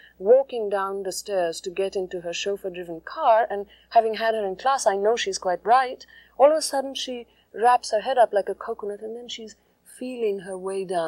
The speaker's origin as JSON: {"language": "English", "country": "India", "said": "I am from India myself and had my education in India, my early education, graduate education"}